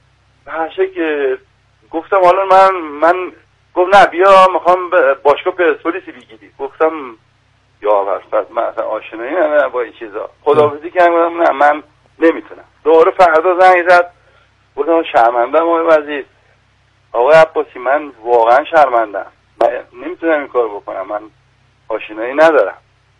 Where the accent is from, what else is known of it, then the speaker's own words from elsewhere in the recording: northern Iran, Iran; ما چون شمالی هستیم.